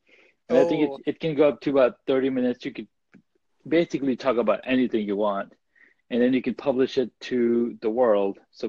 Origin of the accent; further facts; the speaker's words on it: Karachi, Sindh, Pakistan; born there; moved away; also born or lived in Saudi Arabia; Karachi, yaar. I was born in Karachi.